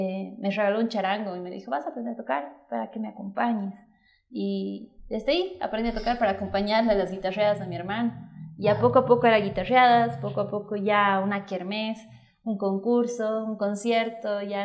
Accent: Bolivia; actualmente soy charanguista boliviana, profesión de ingeniera comercial.

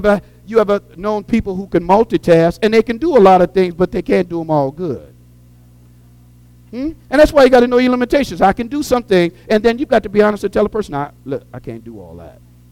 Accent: New Orleans, Louisiana, United States; I grew up in New Orleans, and public transit was just phenomenal.

